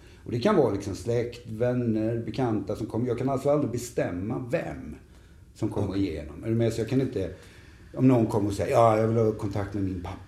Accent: Eksjö, Jönköping County, Sweden; Ja, jag växte upp i Småland.

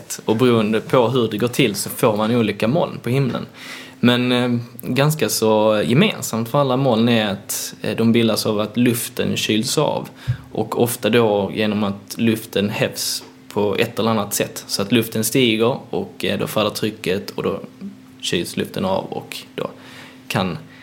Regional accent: Skåne, Sweden; Till exempel där jag kommer från Skåne, det är sällan vi får en vit jul där.

